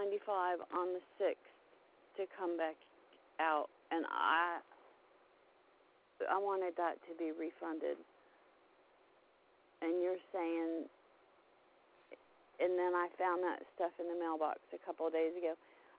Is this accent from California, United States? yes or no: yes; California, United States; now in Arkansas, United States; I'm from Cali. I actually grew up in Cali. I thought Arkansas was just a joke, and then I moved here.